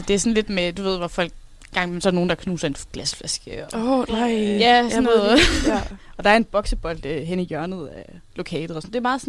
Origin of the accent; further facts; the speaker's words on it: Esbjerg, Region of Southern Denmark, Denmark; Jeg kommer selv fra Esbjerg, så jeg ved ligesom, hvor bunden ligger.